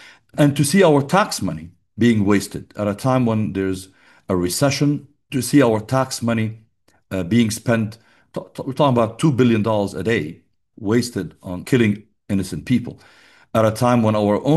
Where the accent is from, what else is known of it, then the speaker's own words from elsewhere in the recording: United States; for us as Americans, we're impacted by that. But also as Muslims, as American Muslims